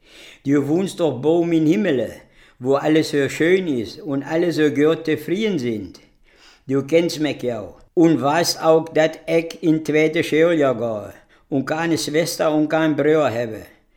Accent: Lower Saxony, Germany; Ich komme aus Sülpke. Ich bin plattdeutsch aufgewachsen.

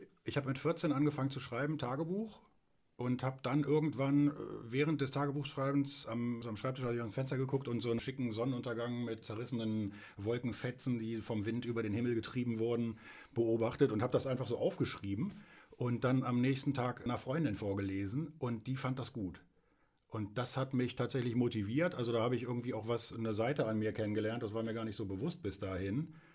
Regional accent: Clausthal-Zellerfeld, Lower Saxony, Germany; moved away as an adult; also born or lived in Northern Germany; now in Göttingen, Germany; ich bin im Harz aufgewachsen, im Oberharz in Clausthal-Zellerfeld, der schönen Bergstadt, und bin dann da 1989 weg und 5 Jahre in Norddeutschland in verschiedenen Städten gelebt

